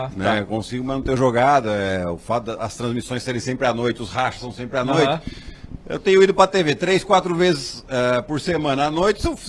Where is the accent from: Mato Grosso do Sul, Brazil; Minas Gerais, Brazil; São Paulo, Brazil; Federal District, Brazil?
São Paulo, Brazil; Piracicaba; Eu sou do interior de São Paulo. Uhum. Sou de Piracicaba e eu vim para São Paulo para jogar no Pinheiros com 14 para 15 anos de idade.